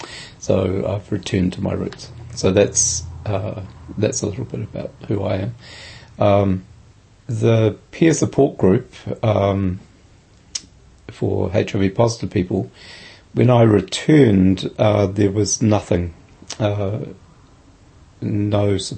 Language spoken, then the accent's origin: English; Christchurch, Canterbury, New Zealand; also born or lived in San Francisco / Auckland / Thames; I am originally from Christchurch. I was born here in 1954 and moved to San Francisco in the 80s and then back to Auckland, where I lived for 15 years, and then in Thames in the Coromandel for another few years, and then back to Christchurch in the early 2000s.